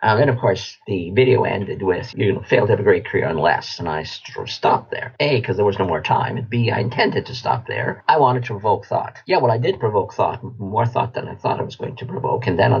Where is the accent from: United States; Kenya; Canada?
Canada; I'm going to decline because I'm Canadian.